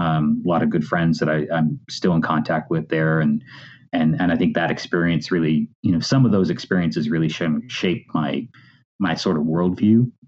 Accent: Montreal, Quebec, Canada; a lot of people don't realize because I don't have an accent. But I was born and raised in Montreal, in Quebec, Canada. So the part that most people think of as, you know, that sort of bilingual portion of Canada.

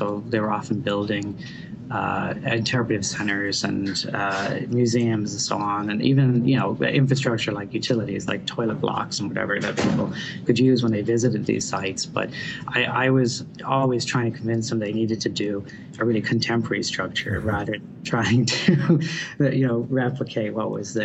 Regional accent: Dublin, Leinster, Ireland; And I grew up in Dublin, in suburban Dublin, and went to school in the center of Dublin

